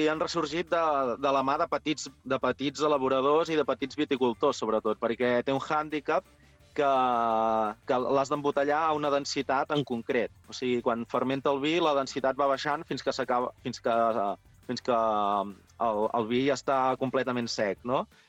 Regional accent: Olèrdola, Catalonia, Spain; jo sóc d'Olèrdola

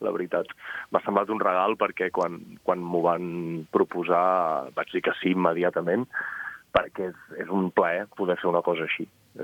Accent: Pla del Penedès, Catalonia, Spain; jo sóc del Pla i és la meva comarca i sóc en aquest sentit un xovinista penedesenc aplicat al món del vi

